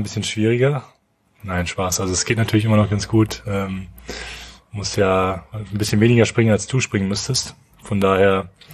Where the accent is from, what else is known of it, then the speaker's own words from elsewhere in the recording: Berlin, Germany; born there; now in Münster, Germany; Bin jetzt hier neu in Münster seit knapp 2 Wochen. Bin gebürtig aus Berlin.